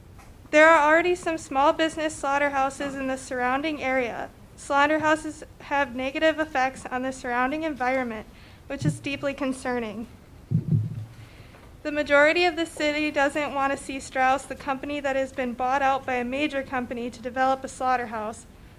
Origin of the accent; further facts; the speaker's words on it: Franklin, Wisconsin, United States; I was born and raised in Franklin, Wisconsin. I love this area and the city.